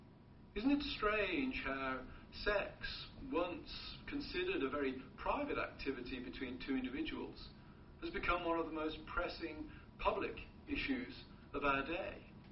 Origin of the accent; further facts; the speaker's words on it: United Kingdom; I remember growing up in Britain in the 1980s